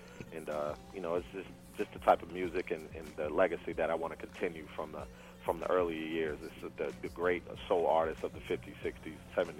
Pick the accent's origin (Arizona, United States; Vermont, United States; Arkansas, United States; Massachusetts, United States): Massachusetts, United States; Brockton; born there; I was born in Brockton, Massachusetts, man. I mean Brockton, Boston.